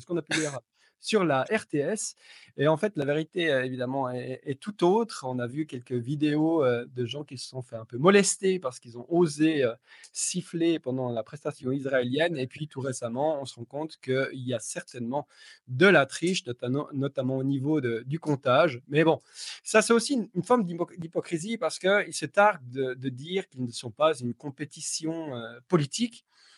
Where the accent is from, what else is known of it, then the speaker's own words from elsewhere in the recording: Switzerland; je voulais commencer par m'excuser parce qu'en tant que Suisse